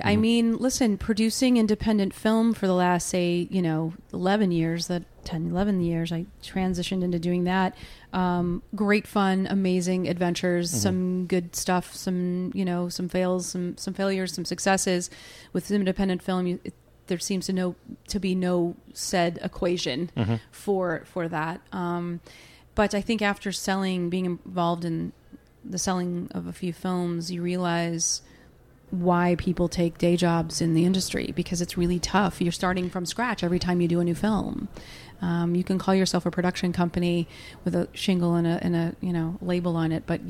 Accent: Illinois, United States; No, I grew up in Illinois.

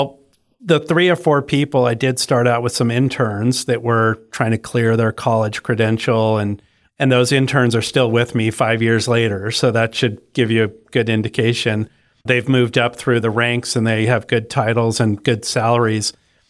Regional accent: Bolinas, California, United States; what we just discussed about growing up in Bolinas in this kind of academic community, academic hippie community

